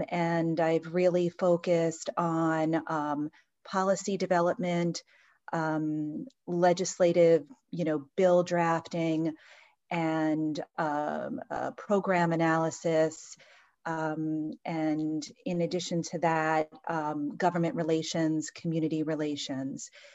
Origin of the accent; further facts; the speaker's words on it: New York, United States; I grew up in Westchester primarily, and went to SUNY Albany